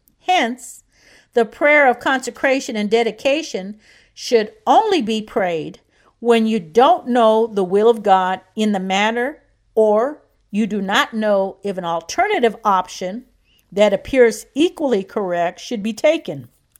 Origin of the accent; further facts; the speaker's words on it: Kansas City, Missouri, United States; I have also received an offer to stay here in my hometown of Kansas City to teach at a ministry school.